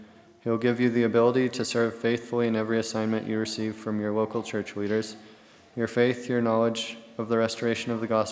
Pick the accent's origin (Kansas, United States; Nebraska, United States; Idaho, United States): Idaho, United States; Idaho Falls; Like my wife said, we moved here just a couple months ago. I'm originally from Idaho Falls. I grew up there and was going to school in Rexburg.